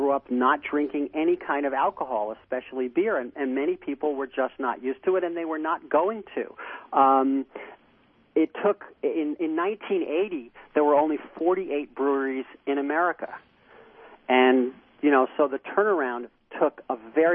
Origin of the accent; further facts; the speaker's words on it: United States; Because we're American, we say, gee, that's good, but what if?